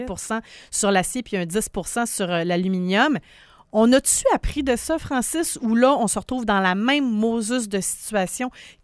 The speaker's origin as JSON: {"language": "French", "town": "Saguenay", "region": "Quebec", "country": "Canada", "tie": "born or raised there", "said": "Moi, j'ai grandi au Saguenay."}